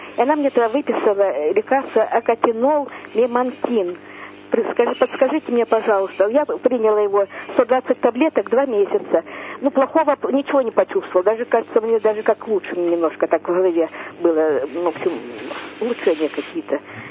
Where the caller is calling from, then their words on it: Rostov Oblast, Russia; Мне 67 лет. Я звоню из Ростовской области.